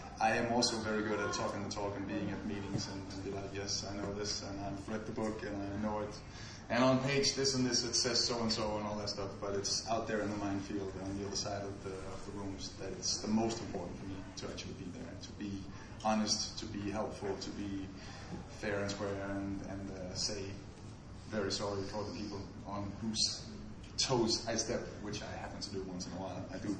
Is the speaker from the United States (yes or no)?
no; Copenhagen, Capital Region of Denmark, Denmark; I'm an alcoholic. I'm from Copenhagen, Denmark.